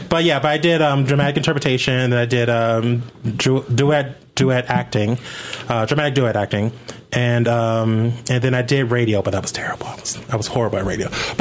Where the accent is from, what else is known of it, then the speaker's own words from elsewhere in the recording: Chicago, Illinois, United States; So I grew up in the Manor, Jeffrey Manor. Near the hundreds, that's